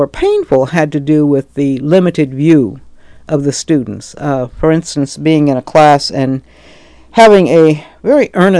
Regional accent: St. Louis, Missouri, United States; also born or lived in Nashville / Mount Vernon / Chicago / Jefferson City; I was born and raised in the Midwest.

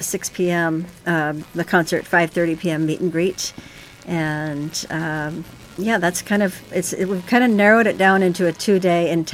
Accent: Seattle, Washington, United States; I'm here from Seattle, Washington. We're all from all over the country, basically.

